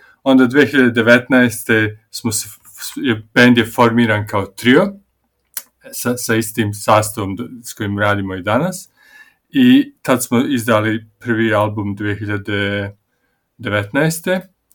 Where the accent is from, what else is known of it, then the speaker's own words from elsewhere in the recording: Banja Luka, Republika Srpska, Bosnia & Herzegovina; ja sam iz Bosne, iz Banja Luke.